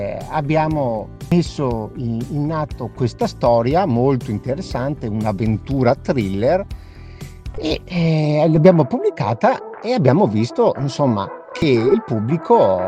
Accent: Sinico, Veneto, Italy; io e mio fratello siamo da Sinico

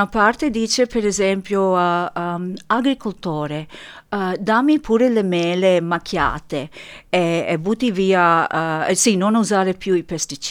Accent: New York, United States; moved away as an adult; now in Feltre, Italy; sono nata e cresciuta a New York e ho deciso per scelta mia, da grande adulta, a venire a stabilirmi a Feltre. E ho origini, mia mamma è nata a Seren del Grappa, mio papà era genovese, nato e cresciuto a Genova, hanno immigrato, il cognome è del sud

